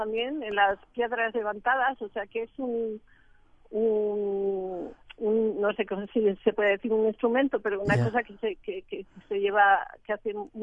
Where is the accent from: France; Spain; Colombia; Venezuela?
France; Spanish is a second language; Sí, soy francesa, pero tengo una madre española.